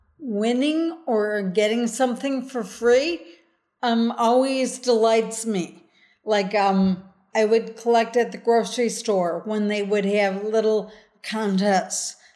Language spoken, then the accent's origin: English; Chicago, Illinois, United States; So it's funny, I'm from Chicago, but one of my favorite vacations of all time was driving through the Canadian Rockies.